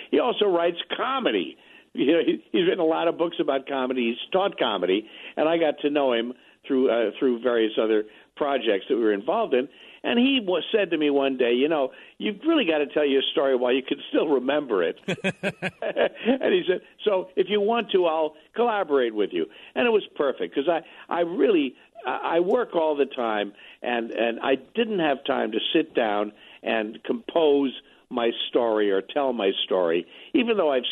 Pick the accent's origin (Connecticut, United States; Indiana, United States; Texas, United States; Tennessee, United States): Indiana, United States; Goshen; I'm from Goshen, Indiana, you know, northern Indiana, near Elkhart and South Bend and all of that.